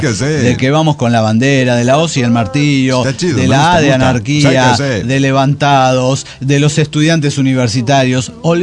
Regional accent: Mexico City, Mexico; de Ciudad de México.

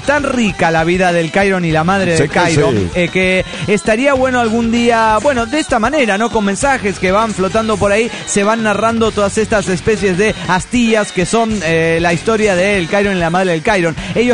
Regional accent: Guadalajara, Jalisco, Mexico; de Guadalajara, Jalisco, México.

